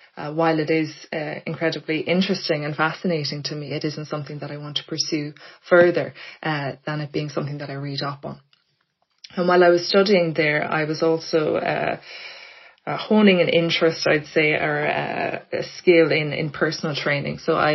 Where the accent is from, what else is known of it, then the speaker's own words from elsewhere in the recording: Blackrock, Leinster, Ireland; now in Dublin, Ireland; I grew up in Blackrock in County Louth. So not too far away from Dublin where I am now, but far enough away that it felt at the time quite rural.